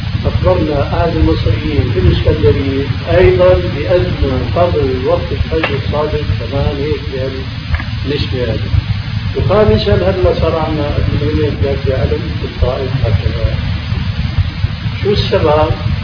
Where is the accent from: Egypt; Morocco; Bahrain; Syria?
Morocco; Meknes, Fès-Meknès; في بلدي مكناس مغرب